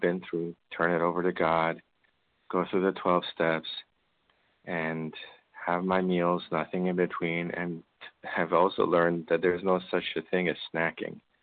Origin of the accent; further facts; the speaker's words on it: California, United States; I'm from California.